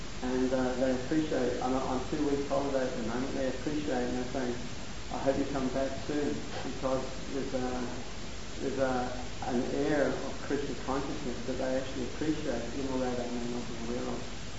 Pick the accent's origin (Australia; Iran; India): India; if someone's coming from India, I ask them, I'm from India